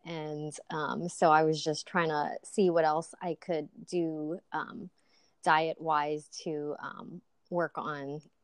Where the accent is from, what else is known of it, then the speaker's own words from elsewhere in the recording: Hawaii, United States; now in Seattle, United States; I'm from Hawaii originally.